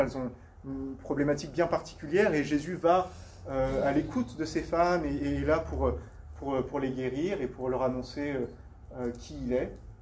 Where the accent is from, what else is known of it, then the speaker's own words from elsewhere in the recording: France; je pense, en tant que Français